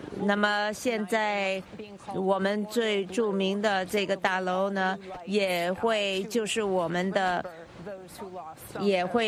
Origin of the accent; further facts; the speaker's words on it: New York City, New York, United States; 对我们纽约人来说是这样的